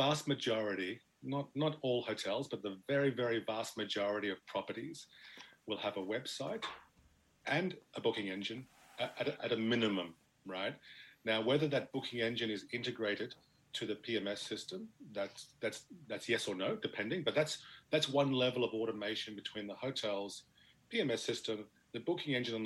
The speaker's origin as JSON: {"language": "English", "country": "Australia", "moved": "as an adult", "lives_now": "United Kingdom", "said": "I'm Australian, now living in the UK for almost 10 years."}